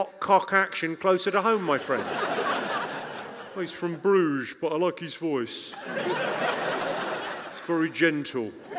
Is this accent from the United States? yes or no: no; Slough, South East England, United Kingdom; So I grew up in Slough. I sound really posh.